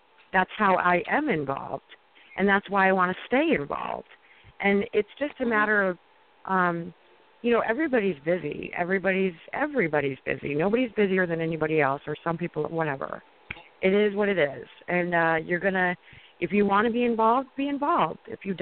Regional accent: East Coast, United States; I have lots of friends, you know, because I come from the East Coast and whatever.

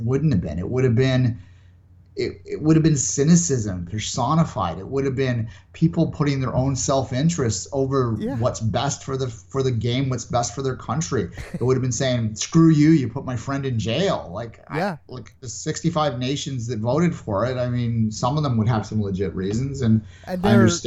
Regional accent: Canada; And look, we're Canadian, so we're saying this without any bias

